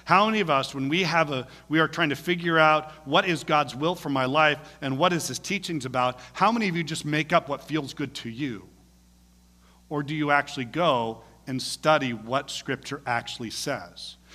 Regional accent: Vacaville, California, United States; I came from Vacaville. See me? Where's Vacaville? Well, it's right on I-80. It's right between Sacramento and San Francisco, right in the middle.

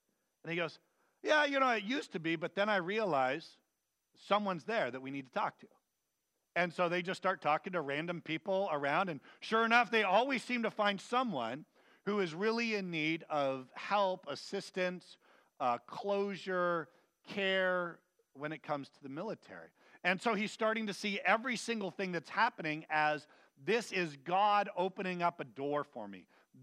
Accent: Vacaville, California, United States; Growing up in Vacaville, there's a thing called the Wooz, W-O-O-Z, and it was a movable maze.

